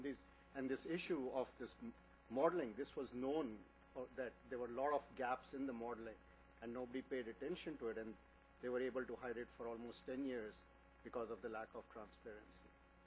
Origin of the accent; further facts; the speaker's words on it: Los Alamos, New Mexico, United States; I'm from Los Alamos.